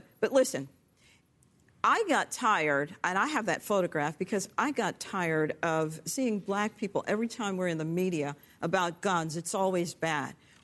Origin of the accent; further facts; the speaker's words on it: Jamaica; I'm from Jamaica.